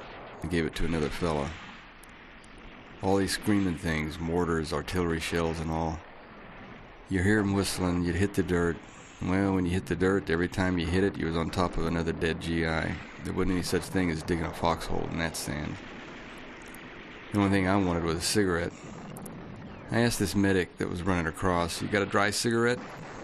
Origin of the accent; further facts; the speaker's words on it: Madison Heights, Virginia, United States; a man I knew from my hometown, Madison Heights, Virginia.